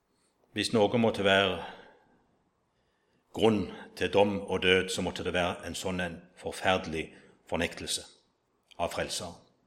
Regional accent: Egersund, Rogaland, Norway; En plass hjemme i Egersund, der er det et treningssenter.

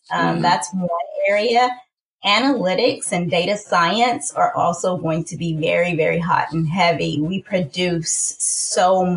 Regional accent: Arkansas, United States; I'm originally from Arkansas.

